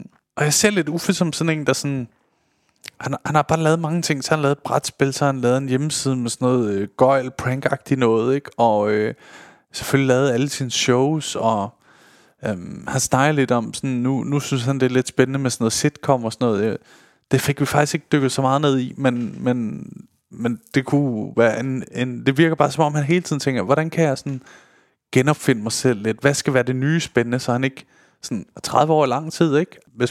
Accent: Solrød, Zealand, Denmark; Vi er begge to fra Solrød af.

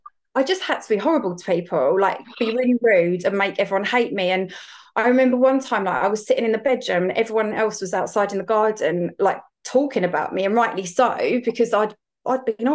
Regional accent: East of England, United Kingdom; I'm from Essex.

